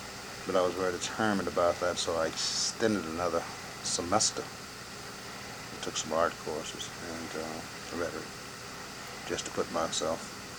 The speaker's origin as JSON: {"language": "English", "town": "Champaign", "region": "Illinois", "country": "United States", "tie": "born there", "said": "I was born in Champaign, Urbana. And I was born November the 14th, 1932."}